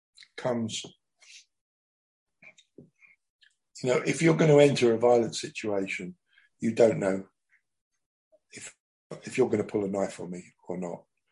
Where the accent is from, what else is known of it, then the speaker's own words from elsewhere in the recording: London, United Kingdom; it was growing up in the East End of London that gave me the tougher side. I think I wasn't a country boy.